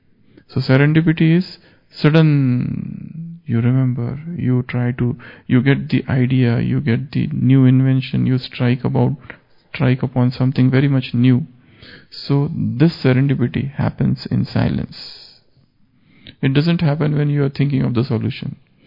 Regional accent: India; English is a second language; I felt ashamed that I am from India

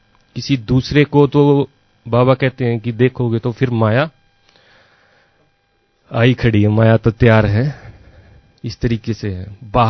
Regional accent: Rohtak, Haryana, India; और मैं रोहतक हरियाणा से बिलोंग करता हूं

